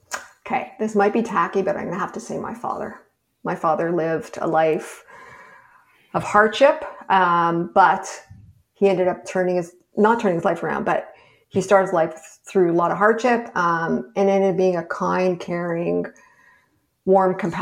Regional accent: Montreal, Quebec, Canada; I'm from Montreal.

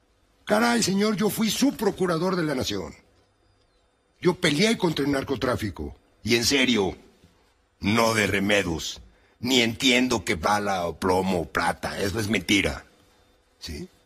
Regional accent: Mexico; Como mexicano, como abogado

